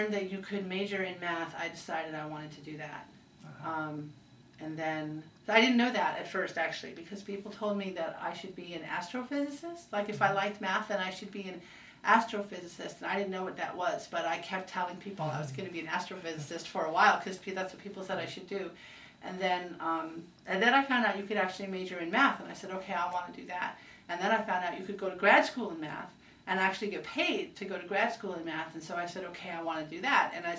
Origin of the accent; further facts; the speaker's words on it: Connecticut, United States; I grew up in Connecticut, but in the eastern part of Connecticut, like where it's very unpopulated there.